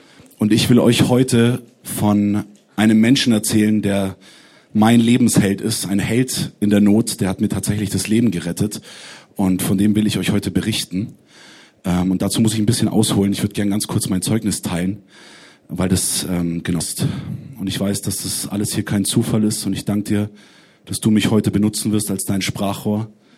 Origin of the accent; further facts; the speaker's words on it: Munich, Bavaria, Germany; Ich bin in einer nicht-christlichen Familie aufgewachsen in München. Keiner aus meiner Familie hat geglaubt.